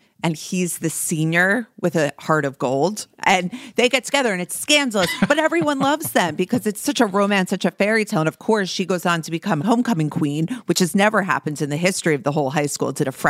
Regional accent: New Jersey, United States; I just feel like as a young girl growing up in New Jersey with brown hair, I related a lot to Cindy Crawford.

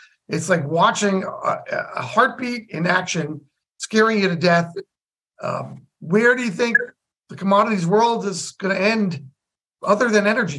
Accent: New Jersey, United States; I'm from Jersey. But that's okay. It's still the land of White Castle and yummy food.

